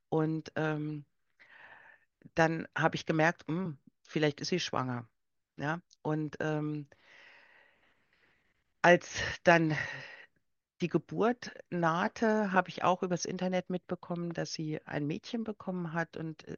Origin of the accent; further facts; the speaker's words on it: East Germany, Germany; Ja, also ich komme ja aus der DDR